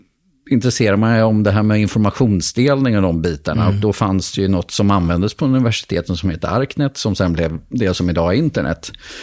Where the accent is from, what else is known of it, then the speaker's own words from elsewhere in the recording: Karlskoga, Örebro County, Sweden; Jag är uppväxt i Sverige i en stad som heter Karlskoga. Mm. Ligger mellan Örebro och Karlstad.